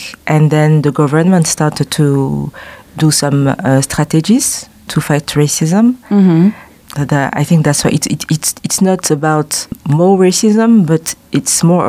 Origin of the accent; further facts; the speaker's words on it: Rwanda; now in Luxembourg; I'm originally from Rwanda. I'm a former refugee from Rwanda. Mm-hmm. I arrived in Luxembourg in 1998.